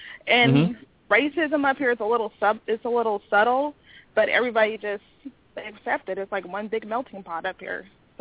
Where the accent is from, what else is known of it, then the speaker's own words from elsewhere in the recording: Seattle, Washington, United States; I'm from Seattle, and there's a lot of interracial dating, marriages up here.